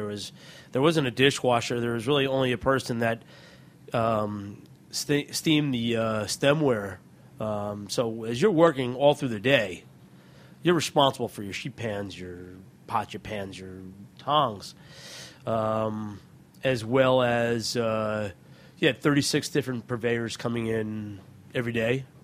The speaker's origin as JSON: {"language": "English", "town": "Hoboken", "region": "New Jersey", "country": "United States", "said": "Like, no, we're from Hoboken."}